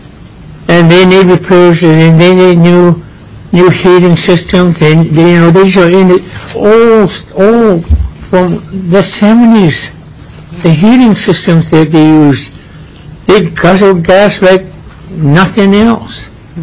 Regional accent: Alaska, United States; born there; I was born in Anwar, but I live in NPRA.

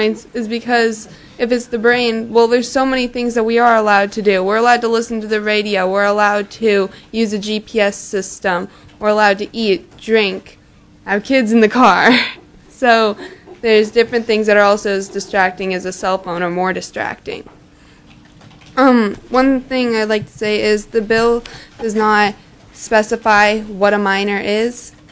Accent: Fairbanks, Alaska, United States; I'm from Fairbanks. I go to Tannehill Middle School in 14, and I'm here in Juneau for the 4-H Youth in Government program

